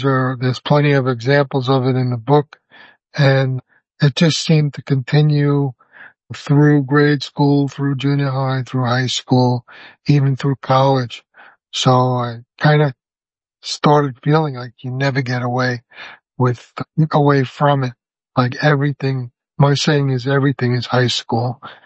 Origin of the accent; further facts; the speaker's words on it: Brooklyn, New York, United States; also born or lived in Long Island; Growing up in Brooklyn was a little easier because I had a lot of friends there, and it was just a very tight-knit community. And then my father moved us out to Long Island